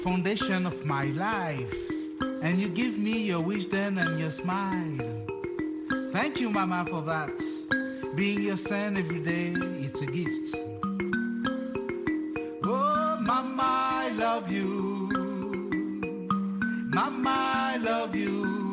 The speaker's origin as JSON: {"language": "English", "country": "Cameroon", "also_born_or_lived": "France", "said": "from Cameroon and France."}